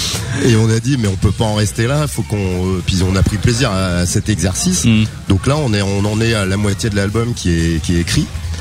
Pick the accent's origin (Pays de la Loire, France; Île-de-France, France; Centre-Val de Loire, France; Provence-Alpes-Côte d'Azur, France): Centre-Val de Loire, France; Orléans; Nous, on est d'Orléans.